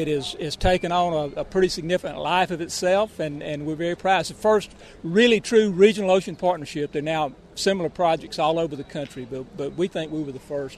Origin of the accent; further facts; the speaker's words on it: Mississippi, United States; I'm from South Mississippi, a fifth generation Mississippian